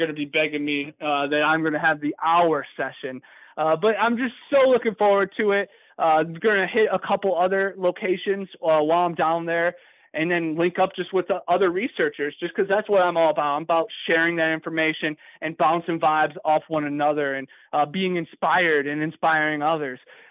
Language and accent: English; Ohio, United States; I'm coming from Ohio, land of the Mothman, Lake Erie Monster, the Mud Mermaids, you know.